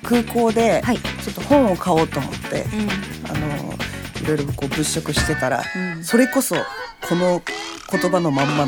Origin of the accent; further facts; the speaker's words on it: Hokkaido, Japan; これ北海道人だからっていうわけじゃないと思います。